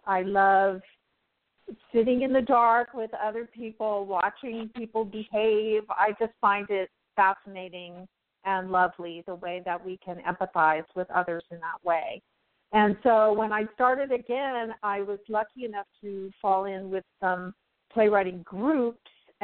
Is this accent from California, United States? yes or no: yes; San Francisco, California, United States; I did, yes. Born and raised in San Francisco.